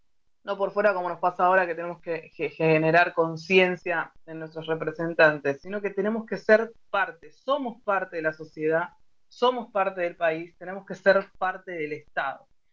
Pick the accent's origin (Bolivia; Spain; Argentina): Argentina; de Argentina.